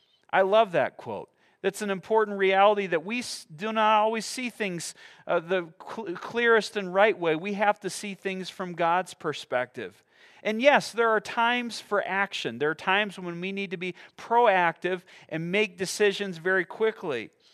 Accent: Midwest, United States; You know, I grew up in the Midwest

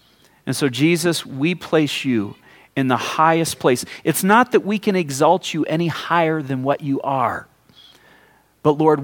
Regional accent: Mount Pleasant, Michigan, United States; And I even check the daily news in my hometown of Mount Pleasant, Michigan every morning just to figure out what's going on.

